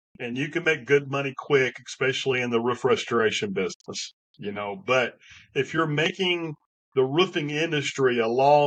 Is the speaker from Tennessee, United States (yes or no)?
yes; Knoxville, Tennessee, United States; You probably can't tell by my accent, but I'm originally from the Knoxville, Tennessee area, and they don't have a lot of hail there.